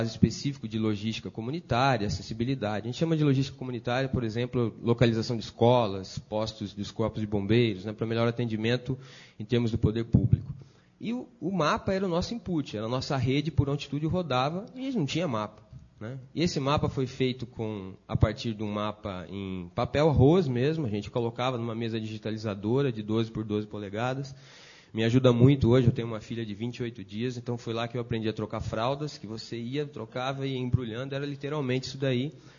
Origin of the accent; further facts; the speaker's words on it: Itajubá, Minas Gerais, Brazil; Bom, eu sou de Itajubá, deve ter muita gente pensando que raio seria Itajubá